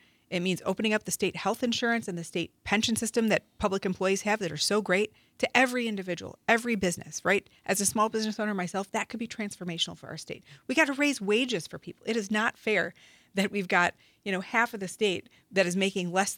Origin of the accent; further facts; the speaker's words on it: Medford, Wisconsin, United States; So a small world, that's my hometown, Medford, in Taylor County.